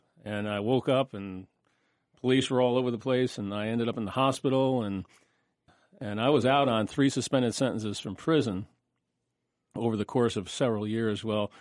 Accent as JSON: {"language": "English", "region": "New Jersey", "country": "United States", "tie": "born or raised there", "said": "So I was raised in New Jersey. My dad was a police officer."}